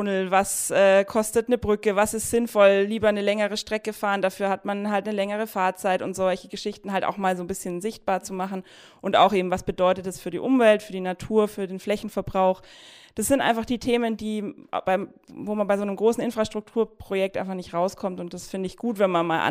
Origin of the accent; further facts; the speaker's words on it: Augsburg, Bavaria, Germany; dass wir dieses Mal wirklich proaktiv auch unsere Anliegen einbringen als Augsburger.